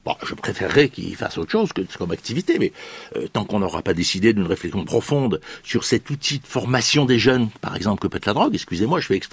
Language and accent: French; Marseille, Provence-Alpes-Côte d'Azur, France; Moi je suis marseillais, enfin j'habite à la campagne, mais je suis très marseillais, j'ai été élu à Marseille.